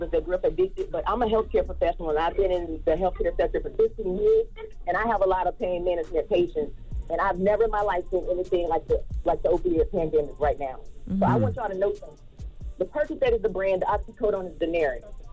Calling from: Orlando, Florida, United States; I'm calling from Orlando.

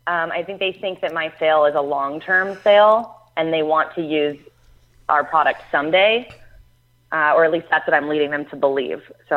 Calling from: New York City, New York, United States; I'm calling you from New York City.

